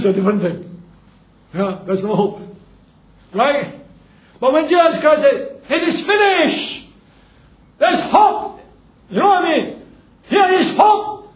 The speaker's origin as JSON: {"language": "English", "country": "Singapore", "tie": "born there", "said": "I'm glad that I'm born a Singaporean, a Chinese Singaporean here."}